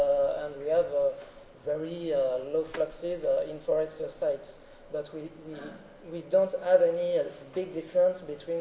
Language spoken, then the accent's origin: English; France; accent: French; English is a second language; So thank you, and sorry for my terrible French accent.